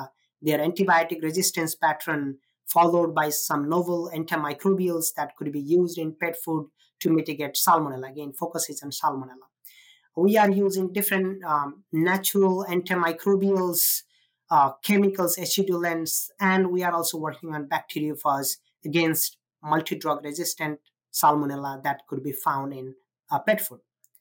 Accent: Nepal; So I was born and raised in Nepal. It is a small country between India and China.

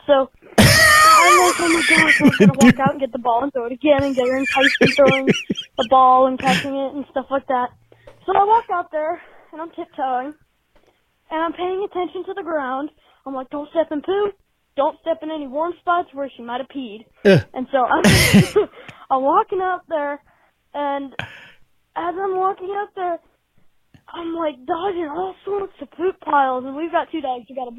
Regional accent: Trenton, Ohio, United States; I'm from Ohio.

